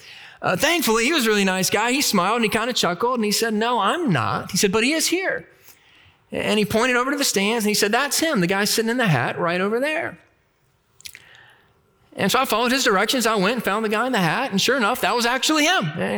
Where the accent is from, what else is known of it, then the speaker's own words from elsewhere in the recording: New Orleans, Louisiana, United States; When I was in eighth grade, growing up in New Orleans, I went to a high school baseball game.